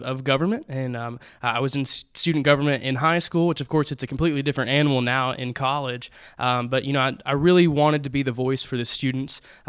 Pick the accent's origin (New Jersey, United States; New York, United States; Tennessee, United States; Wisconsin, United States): Tennessee, United States; Madisonville; Yeah, so I'm from Madisonville. It's a small town in East Tennessee. It's right in the middle of Knoxville and Chattanooga.